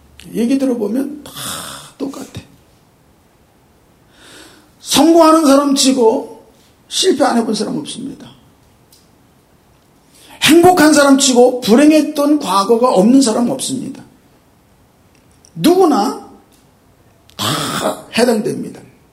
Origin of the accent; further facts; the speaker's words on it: Incheon, South Korea; 인천이 고향인데 어머니가 영종도로 시집을 가셨습니다. 저도 따라가느라고 인천 앞바다를 건너갔습니다.